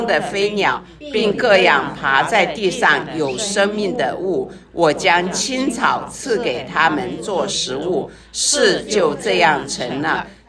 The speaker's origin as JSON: {"language": "Chinese", "country": "China", "said": "我觉得我们中国人其实受了很多的苦，太多的苦，其实是不需要的苦呀。"}